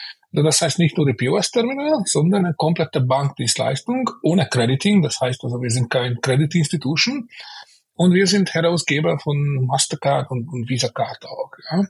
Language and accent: German; Hungary; German is a second language; moved away as an adult; also born or lived in United Kingdom; now in Austria; Also, original komme ich aus Ungarn, ja, und seitdem ich meine 18 Lebensjahre wohl erfüllt habe, bin ich nach Österreich gewandert. Also seit 1995 bin ich da in Österreich mit einer kleinen Kurve nach London für 2 Jahre. Lebte auch in UK.